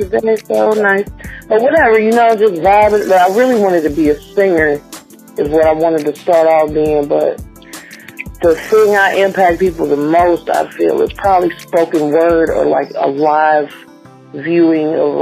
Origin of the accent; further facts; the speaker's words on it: Dallas, Texas, United States; born there; Actually, I'm from Dallas, Texas. I was born in Dallas, Texas. My family is all in Dallas, Texas.